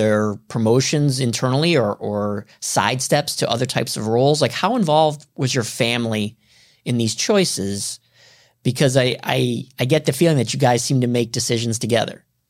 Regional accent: Cleveland, Ohio, United States; now in Miami, United States; Actually, I'm from Cleveland, Ohio, and that's where he was going to go because I'm in Miami now.

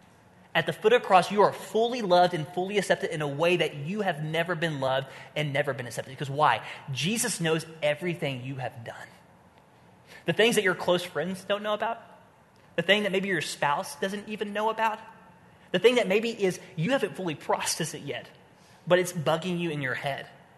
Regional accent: Oklahoma, United States; I grew up in Oklahoma. Not a lot going on there. But I grew up in Oklahoma

